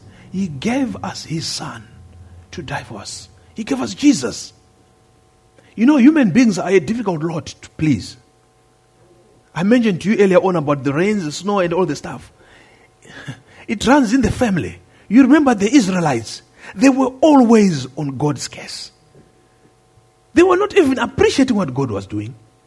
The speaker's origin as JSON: {"language": "English", "country": "Zimbabwe", "moved": "as an adult", "said": "I said, well, I'm from Zimbabwe. Oh, when did you come into this country? I said, well, I came in 2001 and my wife came in year 2000."}